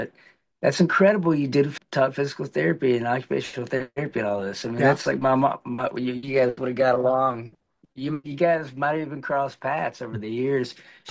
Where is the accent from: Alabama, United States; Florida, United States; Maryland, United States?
Alabama, United States; Huntsville; also born or lived in Auburn / Nashville / Los Angeles; I grew up in Huntsville, Alabama. So I was born in Auburn, Alabama, and then grew up in Huntsville. And stayed there until college